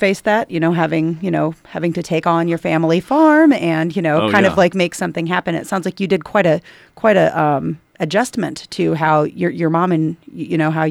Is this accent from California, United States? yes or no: no; Missouri, United States; Well, you're safe with me because I'm from Missouri.